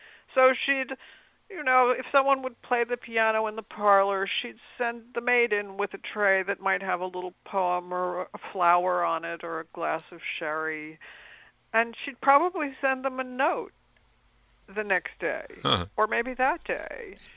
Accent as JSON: {"language": "English", "region": "New Jersey", "country": "United States", "said": "I'm from New Jersey."}